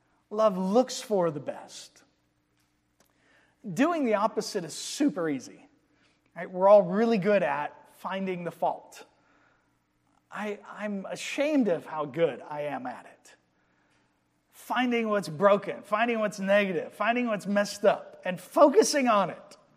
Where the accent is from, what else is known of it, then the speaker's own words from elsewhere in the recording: Georgia, United States; And I grew up in Georgia, where there are grass and water and lakes and trees everywhere.